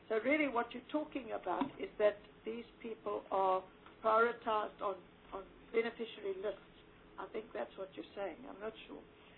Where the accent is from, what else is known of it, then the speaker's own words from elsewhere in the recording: KwaZulu-Natal, South Africa; I mean, I come from KwaZulu-Natal, and I've worked in an informal settlement.